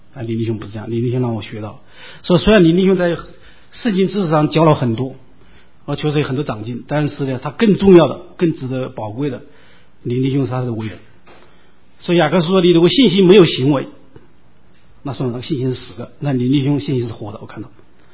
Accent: China; moved away; 我们都是从大陆来的嘛，中南区都是从大陆来的

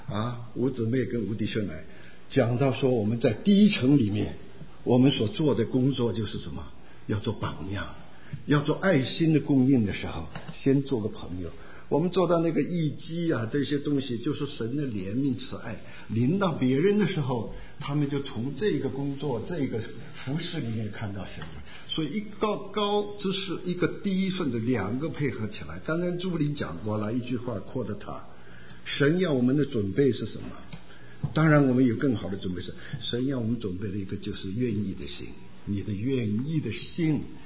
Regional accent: Malaysia; 我是说我从马来西亚来

